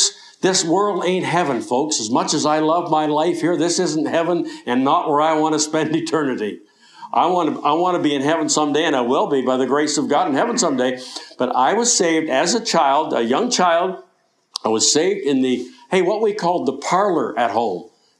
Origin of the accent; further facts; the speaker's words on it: Eastern Canada, Canada; I grew up in Eastern Canada.